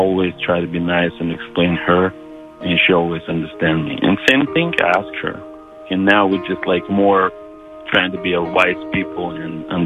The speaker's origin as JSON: {"language": "English", "country": "Ukraine", "second_language": "English", "said": "Originally, I'm from Ukraine, but my nationality is not Ukrainian. I'm Bulgarian."}